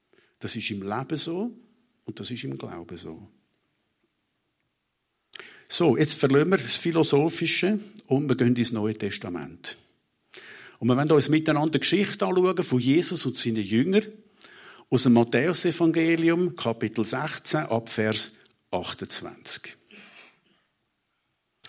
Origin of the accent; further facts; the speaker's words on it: Zurich, Switzerland; würde ich gerne ins Zürich-Oberland ziehen, näher zu meiner Familie, wo ich aufgewachsen bin.